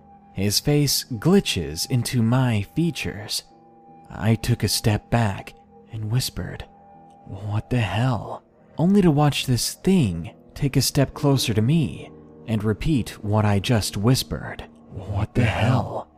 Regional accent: Massachusetts, United States; It was February, and in my home state of Massachusetts, we're no strangers to snow.

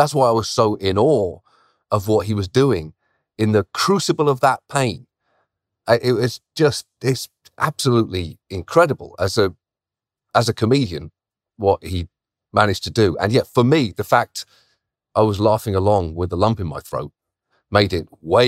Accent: United Kingdom; And for me, look, I'm British, right?

